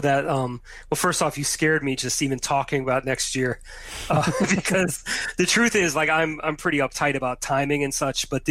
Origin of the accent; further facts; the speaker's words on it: Brooklyn, New York, United States; And I'm from Brooklyn, New York.